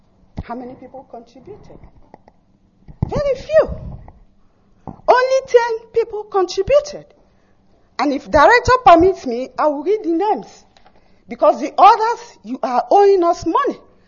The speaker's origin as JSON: {"language": "English", "town": "Arochukwu", "region": "Abia", "country": "Nigeria", "said": "I come from Achari Hechiowa in Aruchukwu local government. In Biafra land."}